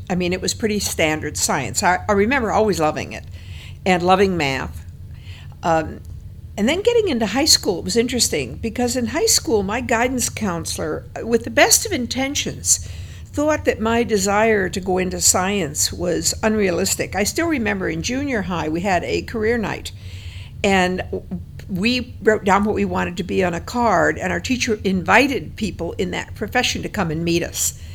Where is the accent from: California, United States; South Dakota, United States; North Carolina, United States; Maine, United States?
South Dakota, United States; Aberdeen; I grew up in Aberdeen, South Dakota. And when I was a child, the population of Aberdeen was about 25,000. It's actually shrunk since then. It was third largest city in South Dakota at the time.